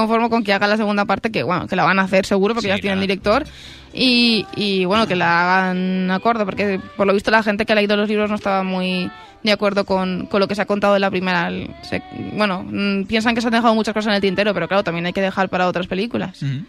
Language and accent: Spanish; Spain; Bueno, decir que como española